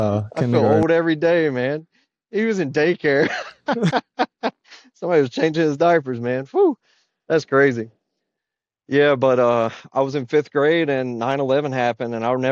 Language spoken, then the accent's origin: English; Kentucky, United States; growing up in Eastern Kentucky, I, you know, there were a couple choices of what you could do.